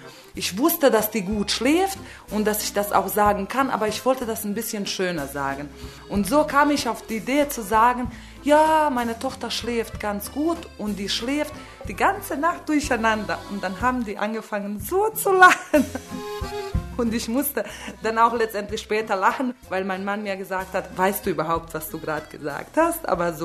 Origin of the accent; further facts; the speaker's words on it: Dračevo, Bosnia & Herzegovina; now in Cologne, Germany; ich komme aus Bosnien und Herzegowina, aus einem kleinen Dorf, das Dračevo heißt, und lebe seit 13 Jahren in Deutschland.